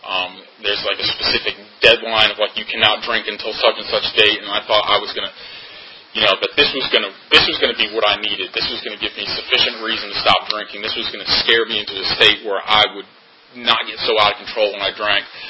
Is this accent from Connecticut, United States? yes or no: yes; Connecticut, United States; also born or lived in Boston / Germany; But I'm originally from Connecticut. That's where I grew up and went to high school and went to college in Boston. I had the year in Germany. So after the year in Germany, I came back to Boston to finish up my senior year.